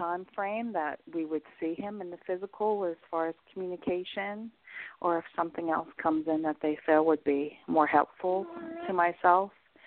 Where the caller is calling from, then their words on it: Pennsylvania, United States; I'm calling from Pennsylvania this afternoon.